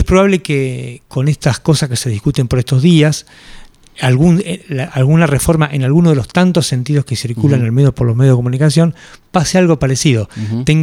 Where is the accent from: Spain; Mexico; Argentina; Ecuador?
Argentina; Los argentinos no inventamos algo, pero perfeccionamos algo que es muy loco, que es torcerlas.